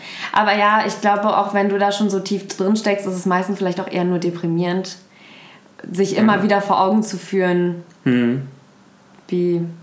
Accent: Berlin, Germany; Also vor allem, weil ich bin in Berlin groß geworden. Bin nicht auf dem Bauernhof aufgewachsen

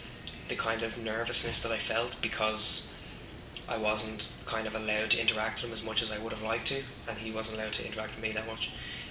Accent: Dublin, Leinster, Ireland; I'm from Dublin on the east coast, and it wasn't until the last couple of years that I started visiting places on the west coast of Ireland.

